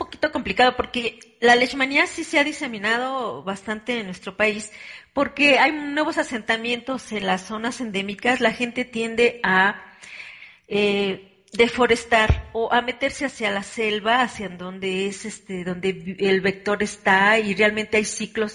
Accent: Mexico; Y en mi país, pues, es bastante importante, aunque, fíjese, si usted me dice cuántos casos hay anuales en México, es difícil dárselo.

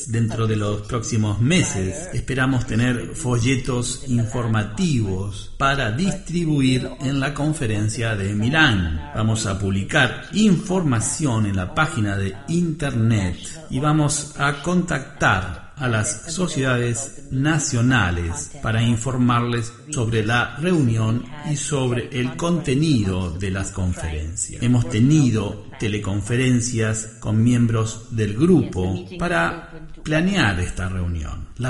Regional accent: Canada; En verdad, al ser de Canadá

